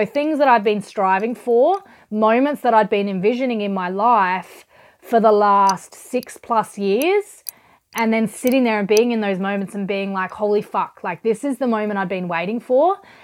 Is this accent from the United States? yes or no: no; Adelaide, South Australia, Australia; Adelaide wasn't going to be home anymore. Still absolutely my hometown, but it wasn't home anymore.